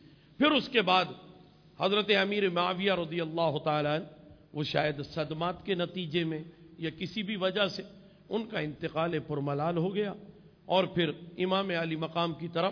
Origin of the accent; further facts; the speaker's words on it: Allahabad, Uttar Pradesh, India; میرا تعلق الہ آباد سے ہے، یو پی سے،